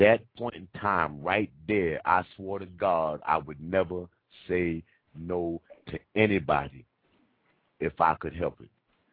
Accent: Brooklyn, New York, United States; also born or lived in Paterson, New Jersey; I'm from the East Coast. I was born in Paterson, New Jersey, and I was raised in Brooklyn.

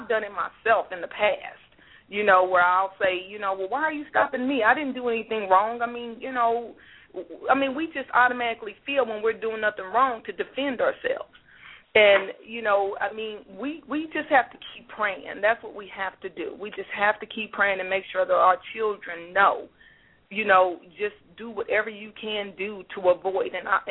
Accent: Kansas City, Missouri, United States; I'm from Kansas City, Missouri.

